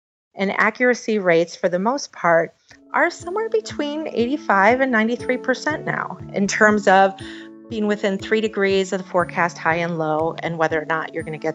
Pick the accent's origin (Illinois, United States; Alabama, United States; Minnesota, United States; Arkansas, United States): Minnesota, United States; also born or lived in Wisconsin; I grew up in the Midwest, Minnesota and Wisconsin, and so I experienced all different types of weather there